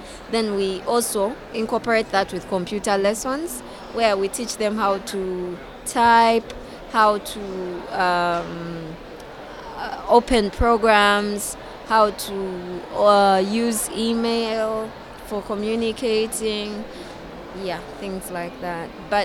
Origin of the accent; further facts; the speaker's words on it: Uganda; I'm coming from Uganda.